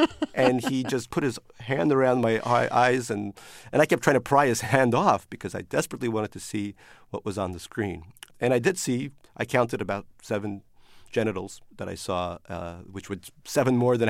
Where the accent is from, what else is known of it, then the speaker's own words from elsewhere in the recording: Saint Petersburg, Russia; now in United States; my parents did not read Our Bodies Ourselves, I guess, growing up in Leningrad.